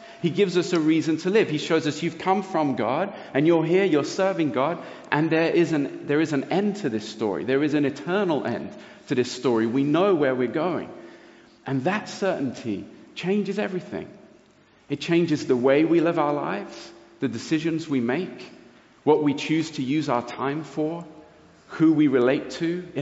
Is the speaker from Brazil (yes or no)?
yes; Brazil; I grew up in Brazil.